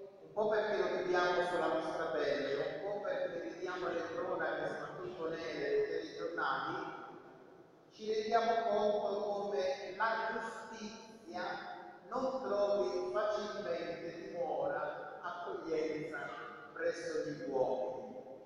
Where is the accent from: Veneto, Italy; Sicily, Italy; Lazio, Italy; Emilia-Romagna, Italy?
Sicily, Italy; Palermo; io sono palermitano e quindi cito quello.